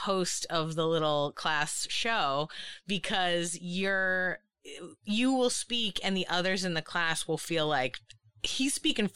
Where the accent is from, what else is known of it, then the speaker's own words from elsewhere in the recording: Boston, Massachusetts, United States; accent: Boston; I am from Boston, Massachusetts, which is known to have a pretty rough accent.